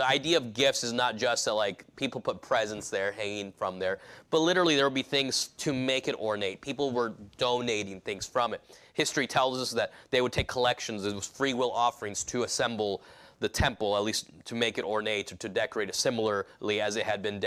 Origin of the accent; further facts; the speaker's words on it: California, United States; Now, I grew up in California, but I was in a very small town. The town right now is 80,000 people. It's just a tiny little town.